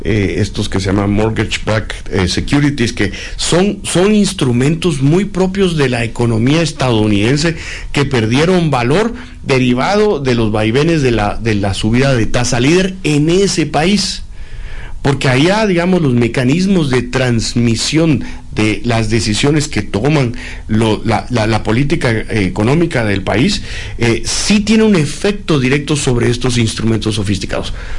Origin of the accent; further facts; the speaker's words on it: Guatemala; que obviamente como guatemaltecos sufrimos, vivimos y vemos